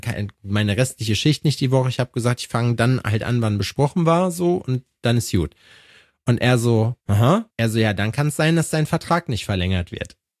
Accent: Schalksmühle, North Rhine-Westphalia, Germany; in einer Firma in Schalksmühle, wo ich herkomme auch

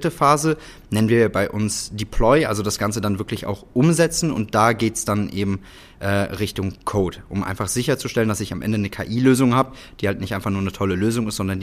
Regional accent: Rhineland, Germany; ich komme eben aus dem Rheinland, bin hier geboren, bin hier aufgewachsen, direkt gegenüber von der Event-Location zur Schule gegangen.

